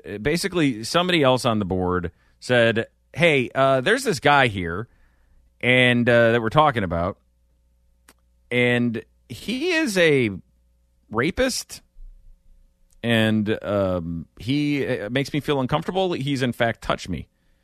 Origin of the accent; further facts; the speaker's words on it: Rhode Island, United States; accent: Rhode Island; That's my Rhode Island accent.